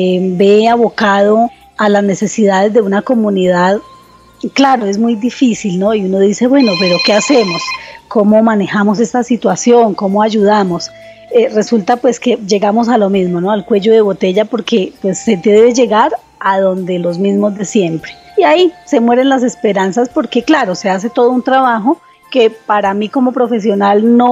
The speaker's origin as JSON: {"language": "Spanish", "country": "Colombia", "said": "yo pienso como ciudadana, primero, como colombiana"}